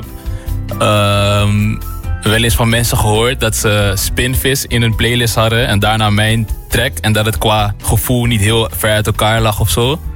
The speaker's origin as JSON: {"language": "Dutch", "town": "Amsterdam", "region": "North Holland", "country": "Netherlands", "said": "Ik ben een muzikant uit Amsterdam."}